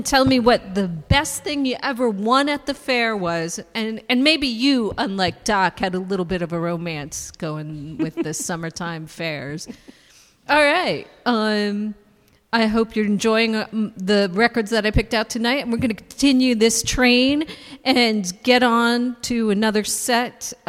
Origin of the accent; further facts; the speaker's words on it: Allentown, Pennsylvania, United States; And I grew up around Allentown, Pennsylvania, the Great Allentown Fair, which was always the joy of the end of summer.